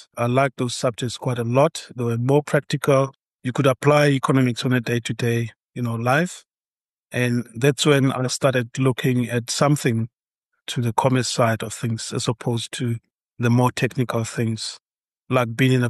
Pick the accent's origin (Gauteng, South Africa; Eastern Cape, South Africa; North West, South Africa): North West, South Africa; also born or lived in Klerksdorp; And when it was time for me to go to school, parents moved to a quieter and rural Northwest. That is where I started school